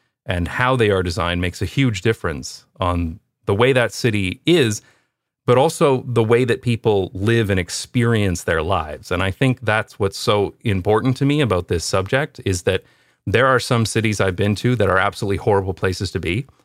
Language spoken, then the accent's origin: English; London, Ontario, Canada; also born or lived in Toronto / United Kingdom / Taiwan / Belgium; I'm from London, Ontario. I lived in Toronto after graduation, and then my wife and I lived in the UK for a while, Taiwan, Belgium, back to Canada.